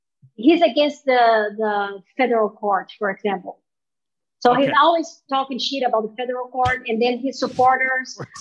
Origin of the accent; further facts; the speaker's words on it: Brazil; I'm from Brazil. I like a little bit of movement.